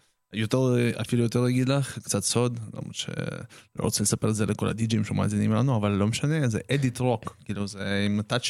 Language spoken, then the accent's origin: Hebrew; Ukraine; now in Israel; אני ישראלי, אני אוהב את המדינה שלי, אני גם אוהב את המולדת שלי, כן? כאילו, זה לא שלא אכפת לי מאוקראינה